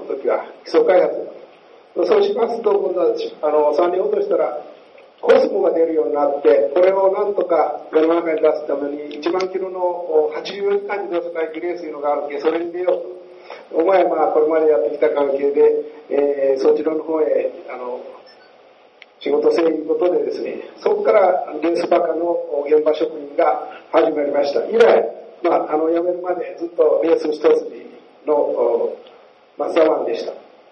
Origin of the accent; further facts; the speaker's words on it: Hiroshima, Japan; 広島生まれの広島育ち、71歳です。